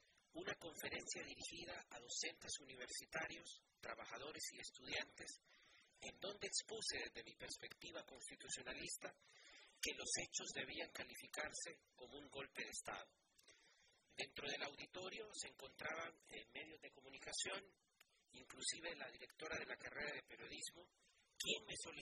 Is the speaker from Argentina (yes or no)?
no; Honduras; Frente a lo acontecido el 28 de junio en mi país y que ha quedado establecido frente a la comunidad nacional e internacional como un golpe de Estado, y también así lo han reafirmado los actuales gobernantes de Honduras